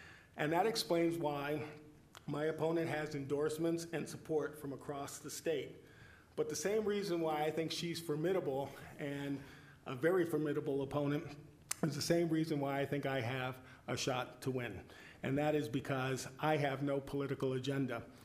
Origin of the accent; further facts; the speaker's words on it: Pittsfield, Massachusetts, United States; I grew up in the Common, Pittsfield. My home is like a couple of blocks away